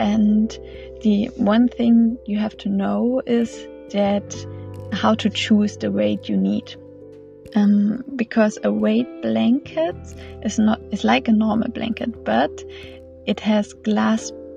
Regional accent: Germany; English is a second language; Today I record my second episode in English. For all newcomers, as you can hear, I'm not English, I'm German.

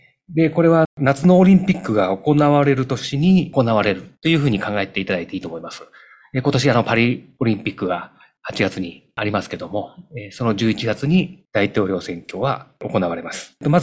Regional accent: Nagoya, Aichi, Japan; 私、名古屋生まれの名古屋育ちです。ただ会社に入ってから東京の勤務、関東地方での勤務が長くてですね

